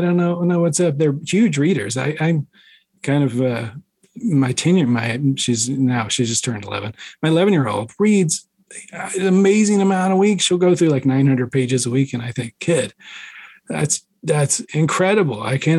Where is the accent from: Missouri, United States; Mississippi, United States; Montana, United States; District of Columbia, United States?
Mississippi, United States; So I grew up in Mississippi, which I kind of assume, you know, as a Southern state is a fiction state.